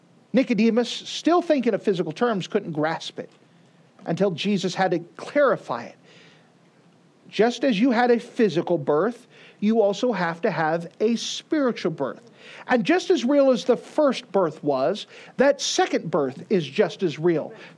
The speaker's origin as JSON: {"language": "English", "town": "Altus", "region": "Oklahoma", "country": "United States", "tie": "born there", "said": "I was born in Altus, Oklahoma, in February the 9th, 1978."}